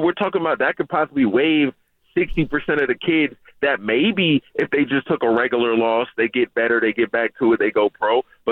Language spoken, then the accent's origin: English; San Francisco, California, United States; And maybe it's because I'm from Hunters Point. I played ball there. I learned how to play.